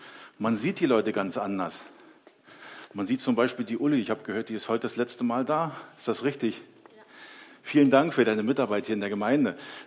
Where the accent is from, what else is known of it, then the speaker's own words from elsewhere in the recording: Germany; ich bin ja in der DDR groß geworden